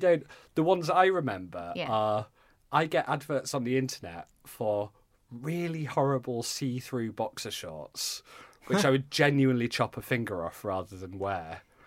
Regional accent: Yorkshire and the Humber, United Kingdom; I'm cheap. I'm from Yorkshire.

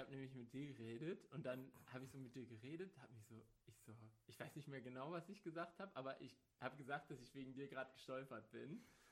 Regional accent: Bad Oeynhausen, North Rhine-Westphalia, Germany; Ich komme aus Bad Oeynhausen.

